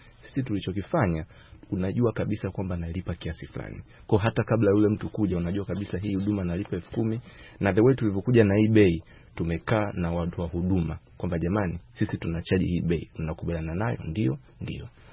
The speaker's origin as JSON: {"language": "Swahili", "region": "Singida", "country": "Tanzania", "tie": "born or raised there", "said": "nimezaliwa na nimekulia Singida."}